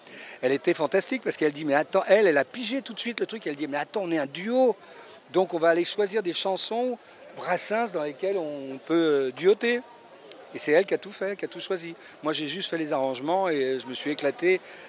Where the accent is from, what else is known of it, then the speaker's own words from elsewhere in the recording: Pantin, Île-de-France, France; now in Marseille, France; Et sinon, je suis originaire du 9-3, je suis de Pantin. Je suis un gamin de Pantin.